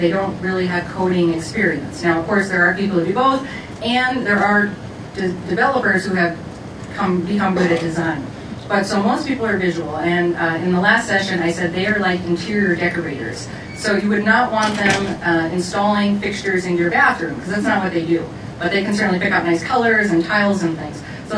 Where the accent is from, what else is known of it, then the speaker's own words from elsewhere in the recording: Minneapolis, Minnesota, United States; I'm from Minneapolis, so I always say, talk about your clients.